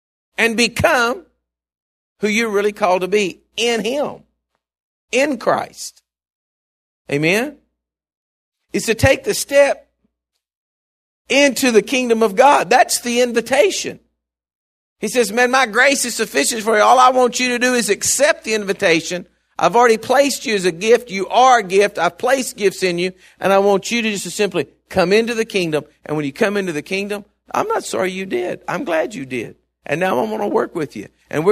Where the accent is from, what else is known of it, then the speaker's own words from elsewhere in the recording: Texas, United States; I am so glad that, you know, that I'm from Texas. I've said this before, but I don't know everybody in Texas.